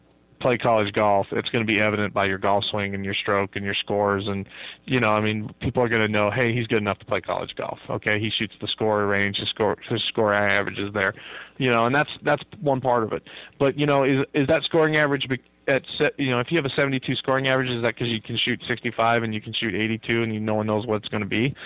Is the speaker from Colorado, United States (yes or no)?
yes; Durango, Colorado, United States; and then when I wound up back in Fort Lewis is in my hometown of Durango, Colorado.